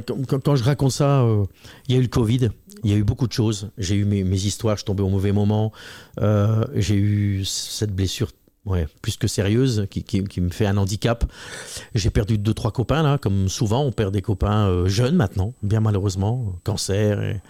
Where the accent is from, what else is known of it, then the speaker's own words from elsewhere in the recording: Belgium; Et donc, on est Belge.